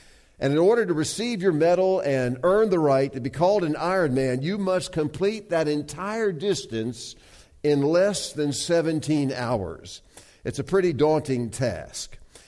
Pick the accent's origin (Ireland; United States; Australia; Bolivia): United States; the South; accent: Southern; you can tell from my accent that I'm from the South. And so I assumed that that meant going back to the Bible Belt.